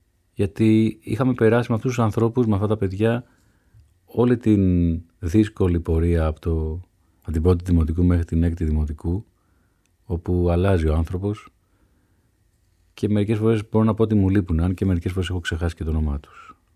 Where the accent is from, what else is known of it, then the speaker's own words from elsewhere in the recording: Athens, Attica, Greece; Μεγάλωσα στα Κάτω Πατήσια μέχρι τα 12 μου. Και στην πρώτη γυμνασίου μετακομίσαμε οικογενειακώς